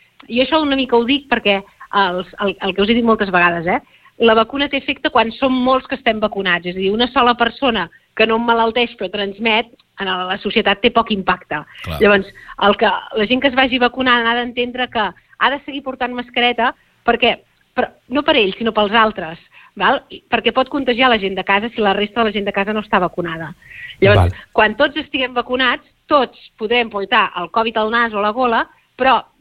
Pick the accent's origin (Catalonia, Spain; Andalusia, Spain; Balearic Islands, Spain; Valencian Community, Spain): Catalonia, Spain; jo, que sóc del Baix Empordà